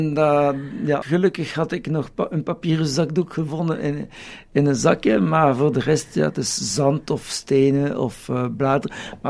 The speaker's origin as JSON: {"language": "Dutch", "country": "Belgium", "said": "ik ben niet Australisch, ik ben Belg"}